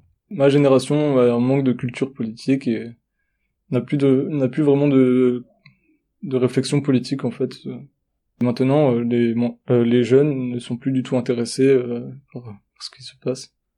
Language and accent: French; Montpellier, Occitanie, France; Je suis né à Montpellier. Oui, je suis un Montpellierain. Je suis né à l'hôpital Arnaud de Villeneuve. … j'ai 18 ans, et je suis lycéen en première au lycée Léon Cordas.